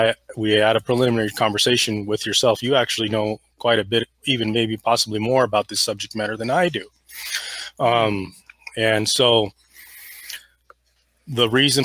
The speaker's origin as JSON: {"language": "English", "country": "United States", "tie": "born or raised there", "said": "As you and I both know, growing up in the United States, that people are forced for good."}